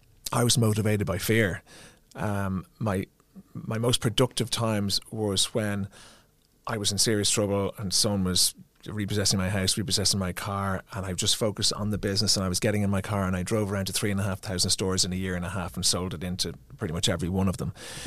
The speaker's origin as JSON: {"language": "English", "country": "Ireland", "said": "we're Irish"}